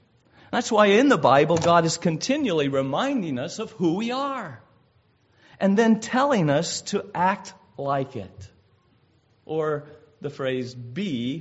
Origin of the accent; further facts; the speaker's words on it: Indiana, United States; I'm a neighbor. I'm an American. I'm a Hoosier.